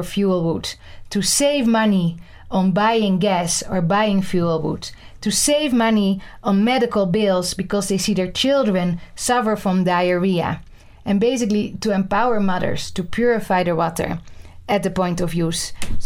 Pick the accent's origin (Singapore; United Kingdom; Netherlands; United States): Netherlands; English is a second language; So I come from the Netherlands. In the Netherlands, we have safe water everywhere.